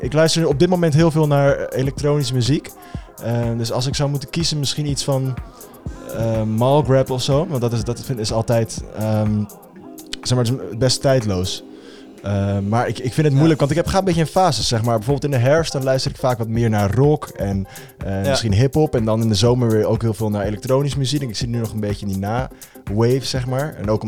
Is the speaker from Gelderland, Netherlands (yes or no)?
no; Alkmaar, North Holland, Netherlands; now in Amsterdam, Netherlands; Ik ben 20 jaar. Ik woon nu anderhalf jaar ongeveer in Amsterdam. Ik kom oorspronkelijk uit Alkmaar. Ik heb daar op Sterk Dalton College gezeten.